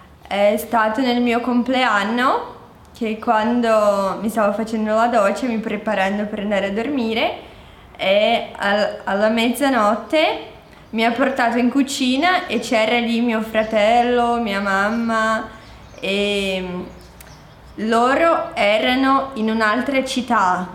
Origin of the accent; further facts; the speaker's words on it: Brazil; Italian is a second language; essendo anche brasiliana, come ha già detto, che siamo molto caldi